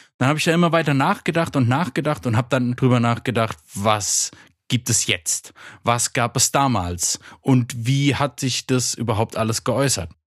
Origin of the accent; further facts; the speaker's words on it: Frankfurt, Hesse, Germany; Ich komme aus Frankfurt